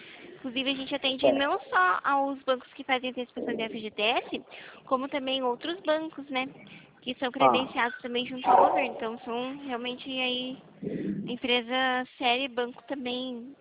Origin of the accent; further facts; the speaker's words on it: Itapetininga, São Paulo, Brazil; eu sou de Itapetininga.